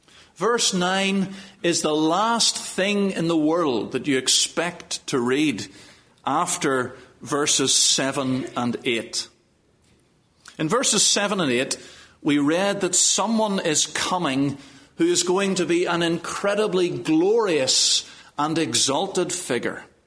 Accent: Belfast, Northern Ireland, United Kingdom; I come from Belfast. Belfast in Northern Ireland, that place that we hear about on the news all the time

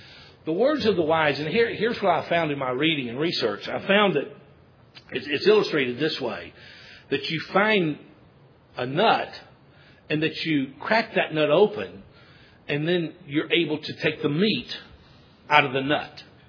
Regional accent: Georgia, United States; Now, I'm from Middle Georgia. I grew up.

